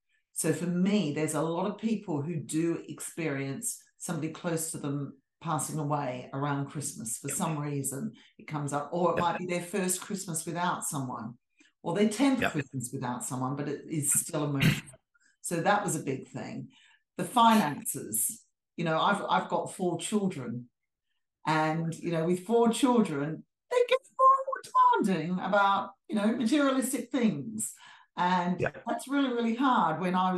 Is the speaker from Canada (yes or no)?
no; Australia; now in United Kingdom; I live in the UK. I grew up in Australia.